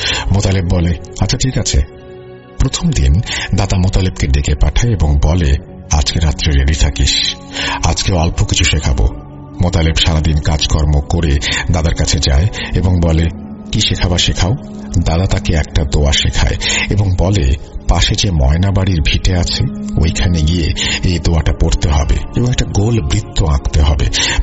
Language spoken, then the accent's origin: Bangla; Kamarkhanda, Rajshahi Division, Bangladesh; আমার বাড়ি সিরাজগঞ্জ জেলার কামারখন্দ থানার ছোট ধোপাকান্দি গ্রামে।